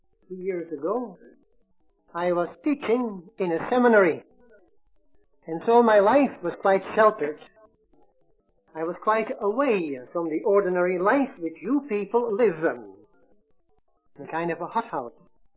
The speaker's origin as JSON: {"language": "English", "town": "Amsterdam", "region": "North Holland", "country": "Netherlands", "lives_now": "South Africa", "said": "I'm not a South African by birth. South African citizen indeed, but not by birth. I come from Holland, from Amsterdam. And I'm also a Catholic, Roman Catholic, if you like, and I'm a Catholic priest."}